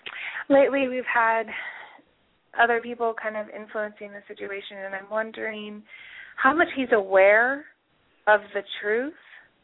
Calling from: Colorado, United States; I'm calling from Colorado.

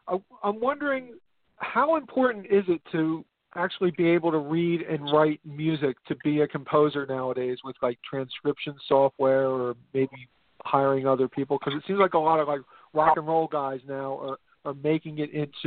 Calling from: Philadelphia, Pennsylvania, United States; calling from Philadelphia.

